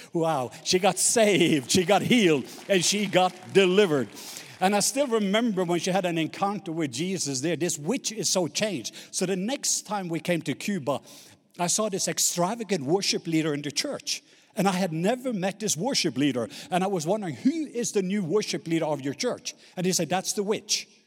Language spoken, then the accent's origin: English; Southern Norway, Norway; English is a second language; I'm from the southern part of Norway. So I'm a true southerner, in case you were worried.